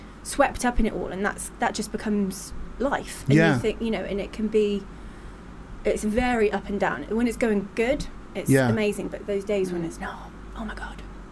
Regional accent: South West England, United Kingdom; now in London, United Kingdom; I am London based, but I'm from Gloucestershire, which is very countryside.

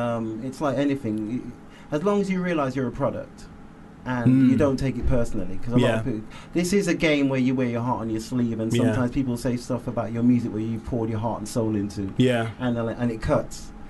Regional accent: Birmingham, West Midlands, United Kingdom; moved away as an adult; now in London, United Kingdom; Because when I came from Birmingham to London

